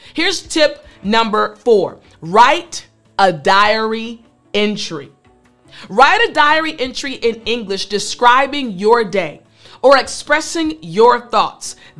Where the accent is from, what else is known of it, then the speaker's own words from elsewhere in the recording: United States; Because we're American, I can be more comfortable as far as the way that I'm speaking.